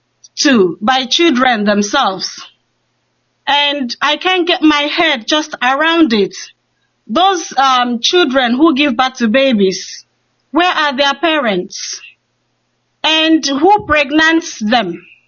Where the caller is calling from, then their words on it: Cork, Munster, Ireland; I'm calling from Cork.